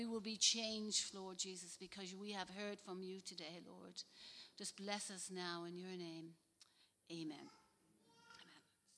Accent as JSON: {"language": "English", "town": "Dublin", "region": "Leinster", "country": "Ireland", "tie": "born or raised there", "lives_now": "Greystones, Ireland", "said": "I live in Greystones, but I'm not actually from Greystones. I'm a Dubliner, proud and reared in Ballyfermot."}